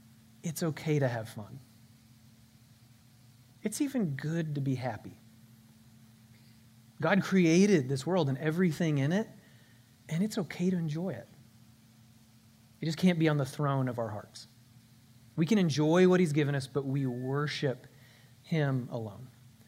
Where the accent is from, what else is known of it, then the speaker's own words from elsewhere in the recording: Mineola, United States; Now, I grew up in Mineola, but I think I can read and write and talk pretty good.